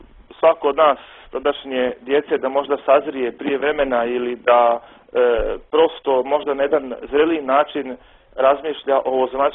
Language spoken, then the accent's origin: Serbian; Bosanska Krajina, Bosnia & Herzegovina; born there; na sve nas koji smo rođeni tamo u Bosanskoj Krajini